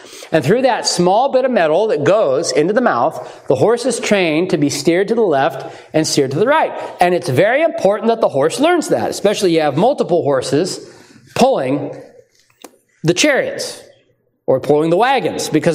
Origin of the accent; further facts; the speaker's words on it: Lynden, Washington, United States; where I grew up in Linden, every year in the fair, they would have horses as part of the Northwest Washington Fair.